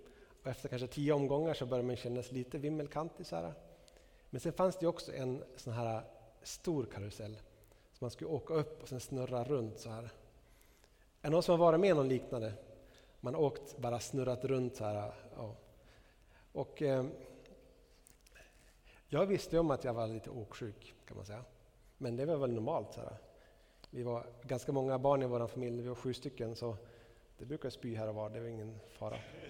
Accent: Västerbotten County, Sweden; Jag växte upp i Norrland, utanför Skellefteå. Mina pappa var bonde, mamma hemmafru.

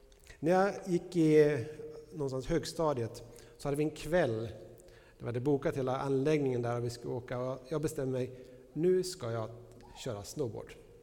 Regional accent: Norrland, Sweden; Jag växte upp i norra Norrland, och vi hade närheten till en skidbacke som var kommunens största skidbacke.

